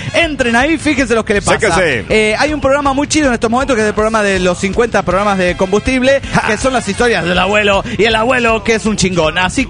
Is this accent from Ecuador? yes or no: yes; Ibarra, Imbabura, Ecuador; now in Bogotá, Colombia; Soy el mismo de Ibarra, pero ahora en Colombia y estoy perdido.